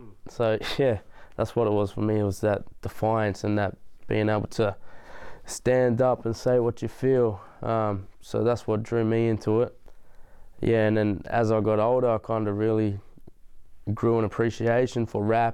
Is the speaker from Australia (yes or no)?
yes; Nowra, New South Wales, Australia; I'm from Nowra.